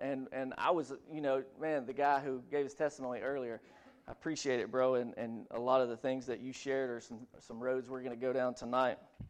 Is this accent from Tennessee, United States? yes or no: yes; Tennessee, United States; moved away as an adult; I grew up in Middle Tennessee. I left when I was 19, and now I'm back in Tennessee.